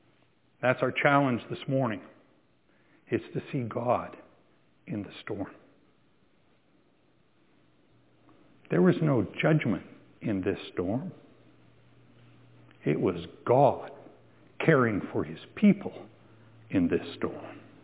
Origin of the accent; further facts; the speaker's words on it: Midwest, United States; You guys know I was raised in the Midwest. We were taught never to go outside when it was quiet like that.